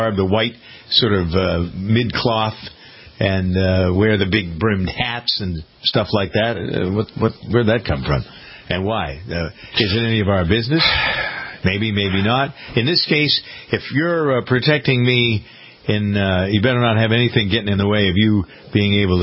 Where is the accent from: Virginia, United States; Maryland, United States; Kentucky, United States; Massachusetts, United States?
Massachusetts, United States; Framingham; My hometown of Framingham, Massachusetts